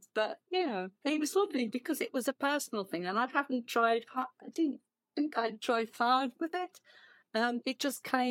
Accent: Northampton, East Midlands, United Kingdom; I come from Northampton, so everybody there, near enough everybody, involved in working with leather.

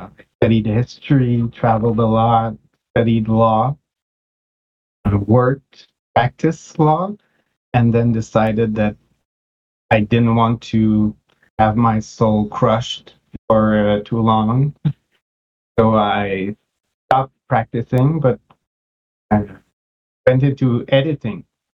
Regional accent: Quebec, Canada; English is a second language; I'm a kid from the 80s, born and raised near Montreal in a francophone area. I actually learned English playing D&D

